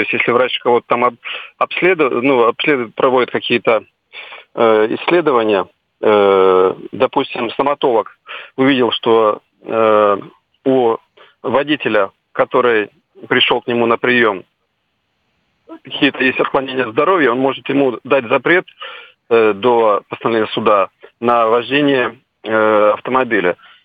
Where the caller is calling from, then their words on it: Saint Petersburg, Russia; я звоню из Санкт-Петербурга.